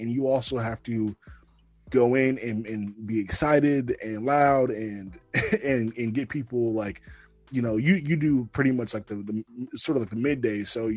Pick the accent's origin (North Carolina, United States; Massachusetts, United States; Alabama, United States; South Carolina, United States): North Carolina, United States; Charlotte; So nobody from Charlotte is going to understand this, but I'm from Charlotte.